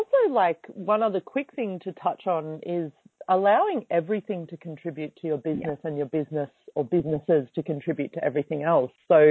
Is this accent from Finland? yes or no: no; Australia; And being Australian, I took advantage.